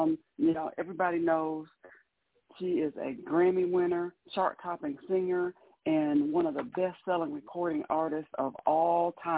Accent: Ohio, United States; Yes, I was born and raised in Ohio.

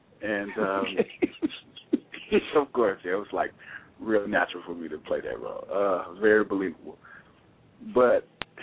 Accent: Pine Lawn, Missouri, United States; Well, born and raised originally from St. Louis, Missouri, a little town called Pine Lawn.

